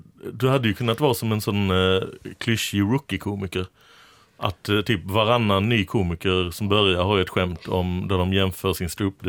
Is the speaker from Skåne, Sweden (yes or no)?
yes; Lund, Skåne, Sweden; jag är ju halvislänning, va? Ja. Och så är jag från Lund